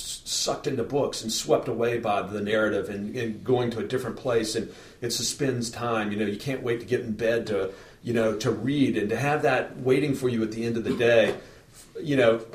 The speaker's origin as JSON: {"language": "English", "region": "Virginia", "country": "United States", "tie": "born or raised there", "said": "having grown up with parents from West Virginia, but I grew up in Virginia, but it had gone back there in the summers"}